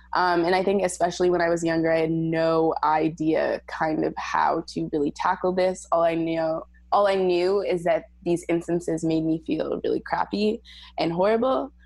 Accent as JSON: {"language": "English", "country": "Canada", "tie": "born or raised there", "said": "I know growing up in Canada"}